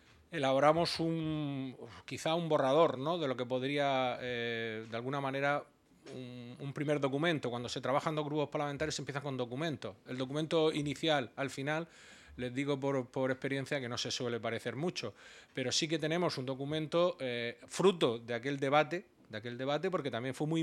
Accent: Region of Murcia, Spain; más que como político, como murciano

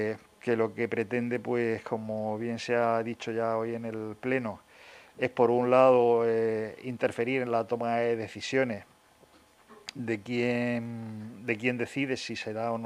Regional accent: Region of Murcia, Spain; cosa que nosotros como murcianos

